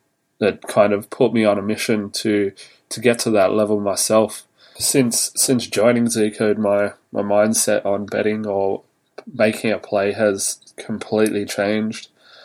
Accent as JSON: {"language": "English", "town": "Sydney", "region": "New South Wales", "country": "Australia", "said": "and I'm from Sydney, Australia."}